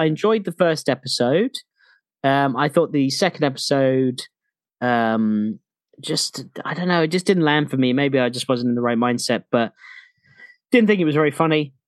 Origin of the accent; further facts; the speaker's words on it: United States; I was obsessed with being a Navy SEAL when I was a kid growing up in America.